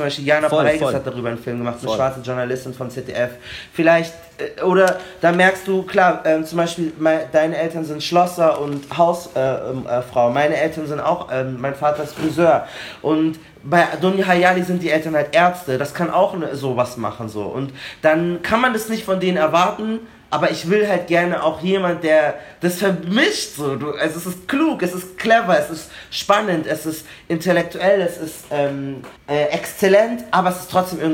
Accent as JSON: {"language": "German", "town": "Munich", "region": "Bavaria", "country": "Germany", "said": "Wir haben den Eisbach bei uns in München"}